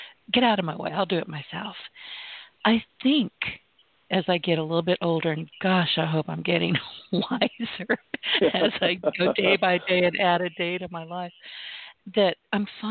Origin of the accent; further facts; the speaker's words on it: the South, United States; well, I'm from the South.